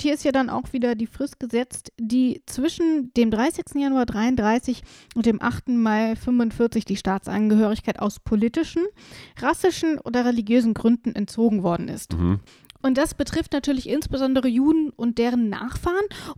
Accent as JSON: {"language": "German", "town": "Worms", "region": "Rhineland-Palatinate", "country": "Germany", "tie": "born there", "said": "Ist tatsächlich, ich bin in Worms geboren."}